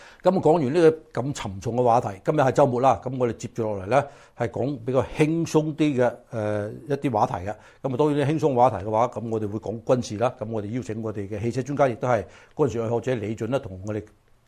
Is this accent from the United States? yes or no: yes; United States; 不過我係美國人 ，OK， 咁曾經喺大陸住過